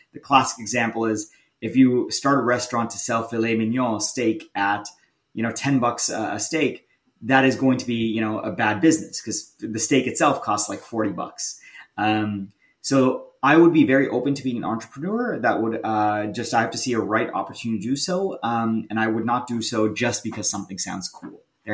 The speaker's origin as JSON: {"language": "English", "country": "Canada", "accent": "American", "lives_now": "United States", "said": "even though this guy speaks with an American accent, he's too nice, so I'm Canadian."}